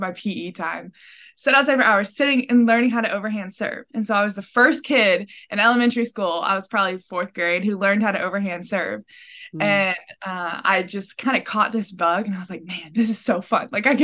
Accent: Rock Hill, South Carolina, United States; I'm from Rock Hill, South Carolina. I'm currently playing volleyball at an NCAA school in Tennessee.

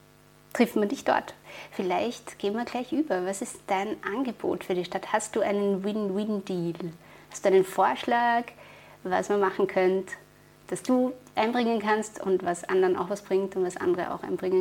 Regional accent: Krems, Lower Austria, Austria; Ich bin ja selber in Krems aufgewachsen, und bei uns waren das die Heurigen.

